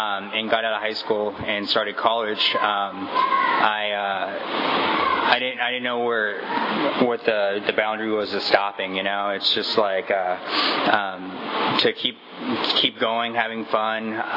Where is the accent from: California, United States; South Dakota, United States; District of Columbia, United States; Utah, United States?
California, United States; Kingsburg; being that I grew up in Kingsburg, there wasn't a lot for us to do other than hang out and drink at the river.